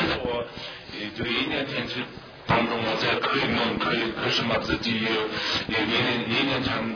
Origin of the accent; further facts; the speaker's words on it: Tibet, China; now in India; 我从西藏过来的。